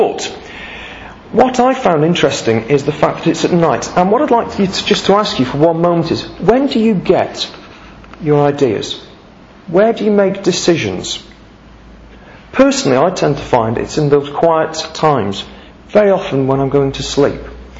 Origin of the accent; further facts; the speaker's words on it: Crewe, North West England, United Kingdom; my hometown of Crewe